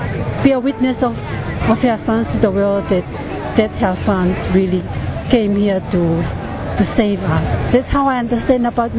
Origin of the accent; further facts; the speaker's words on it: Tonga; now in Rome, Italy; I'm from Tonga, but I'm staying in Rome in the meantime.